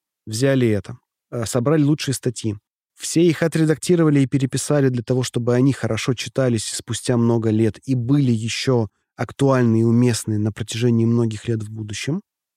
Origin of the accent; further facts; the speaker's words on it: Krasnodar Krai, Russia; accent: Kuban; где-то вы простите меня за мой кубанский акцент.